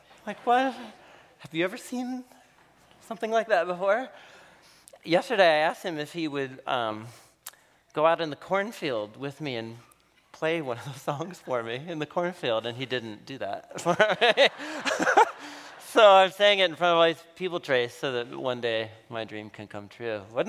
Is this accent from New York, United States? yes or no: no; Portland, Oregon, United States; 3 years ago, I moved back to my hometown, to Portland, Oregon, and I was supposed to move home and be close to family